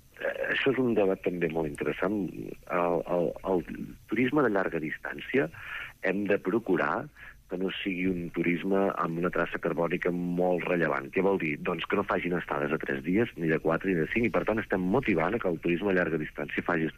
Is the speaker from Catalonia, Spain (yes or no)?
yes; Catalonia, Spain; soc de l'Empordà.